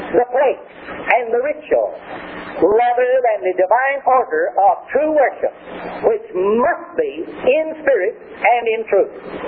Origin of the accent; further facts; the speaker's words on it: Tennessee, United States; when I was born and reared in Tennessee